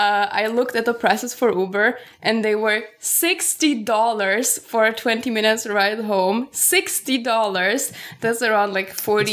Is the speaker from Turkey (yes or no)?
no; Germany; also born or lived in Slovakia / Austria; now in United States; at least like in the Europe where I grew up. So Slovakia, Austria, Germany. I grew up in Germany.